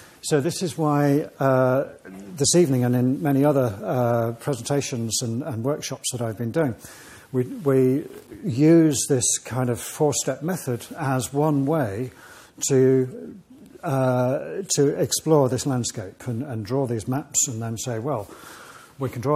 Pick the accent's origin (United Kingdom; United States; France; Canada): United Kingdom; England; probably notice quite quickly I'm not a Scotsman. Sorry about that. I am from the north of England, so maybe that's like halfway there or here.